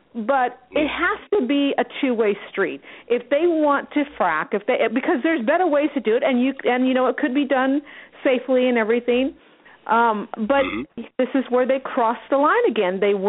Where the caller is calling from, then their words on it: California, United States; from California.